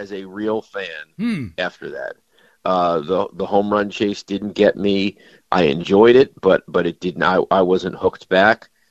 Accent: Long Island, New York, United States; Listen, I'm coming from Long Island, in New York. We don't have a college football team really

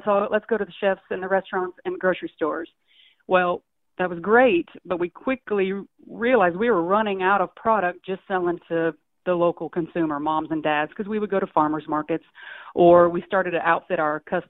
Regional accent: Indiana, United States; I grew up on in Indiana. I joke that we just raise pigs, corn, and basketball players in Indiana.

